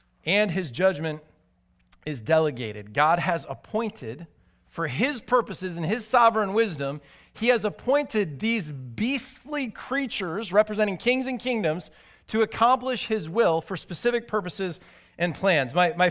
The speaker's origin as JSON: {"language": "English", "town": "Chicago", "region": "Illinois", "country": "United States", "tie": "born or raised there", "said": "You know, I'm from Chicago, right? So in Chicago, every year, around the fall, we get a plague."}